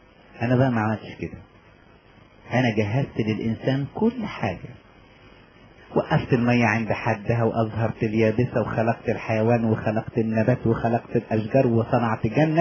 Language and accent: Arabic; Upper Egypt, Egypt; وكان فيه عندنا في الصعيد الناس اللي يعددوا ويبكوا